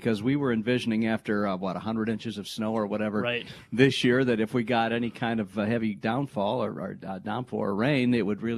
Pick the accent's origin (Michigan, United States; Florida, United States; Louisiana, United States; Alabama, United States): Michigan, United States; A couple from my home state of Michigan.